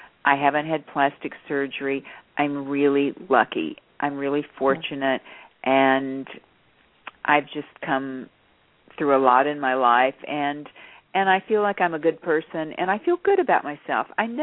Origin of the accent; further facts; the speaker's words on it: Texas, United States; even though I came from Texas and didn't, you know, and came up there by myself and I was very young, I was pretty independent.